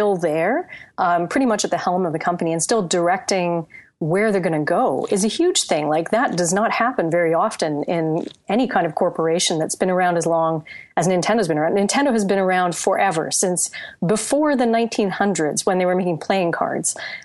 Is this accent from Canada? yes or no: yes; Canada; I speak as a Canadian here